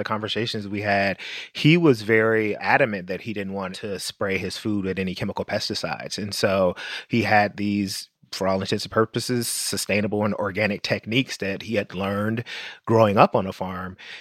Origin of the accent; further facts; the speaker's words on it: Memphis, Tennessee, United States; Growing up in Memphis, Tennessee, with family who had roots in rural Mississippi and Tennessee and Arkansas